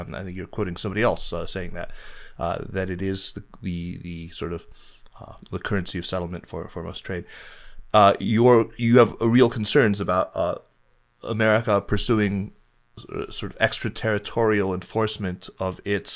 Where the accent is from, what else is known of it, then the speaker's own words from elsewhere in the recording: United States; born there; I was born in the States, right?